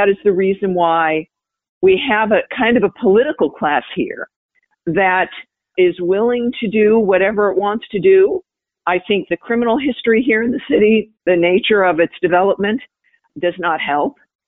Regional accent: Los Angeles, California, United States; now in New York City, United States; I moved to New York City from Los Angeles in the fall of 2014. So for me, as a native Los Angelina, it was very different.

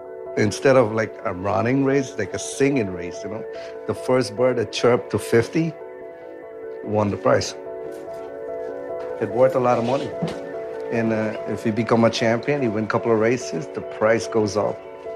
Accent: Guyana; I'm from Guyana originally.

